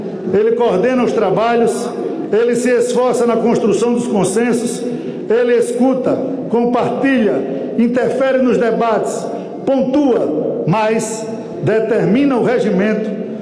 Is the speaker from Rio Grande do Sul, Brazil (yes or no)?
no; Alagoas, Brazil; venho de um estado pequeno, do Nordeste, a minha querida Alagoas